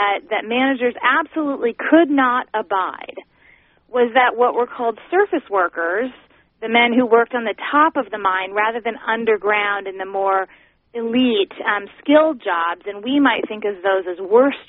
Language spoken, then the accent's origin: English; Tempe, Arizona, United States; I was in an archive at Arizona State University, which is actually in my hometown of Tempe, Arizona.